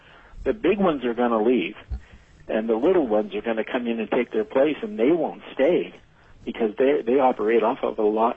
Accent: Palmer, Alaska, United States; I've lived in Alaska for 54 years. Again, I'm from Palmer

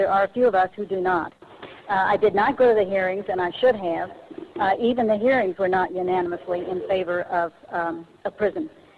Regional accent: Soldotna, Alaska, United States; I'm from Sladotna

